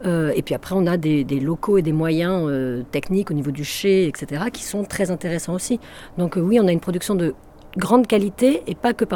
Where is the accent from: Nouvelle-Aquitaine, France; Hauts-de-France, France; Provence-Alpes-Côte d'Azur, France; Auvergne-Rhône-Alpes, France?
Nouvelle-Aquitaine, France; Bordeaux; Bon, je suis originaire du Médoc et de Bordeaux, donc ça a peut-être un peu contribué à ça.